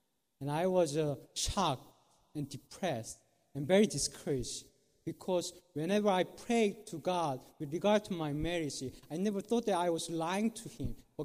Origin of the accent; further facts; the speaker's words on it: South Korea; So I told him that … Then he asked me, where are you from? So I told him South Korea, and he then asked me, what do you study?